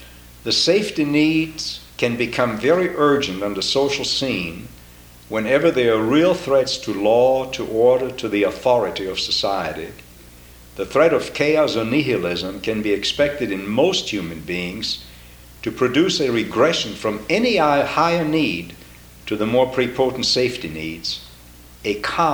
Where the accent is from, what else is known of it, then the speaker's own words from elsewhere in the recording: Austria; I was born and reared in Austria, so I went through the Hitler regime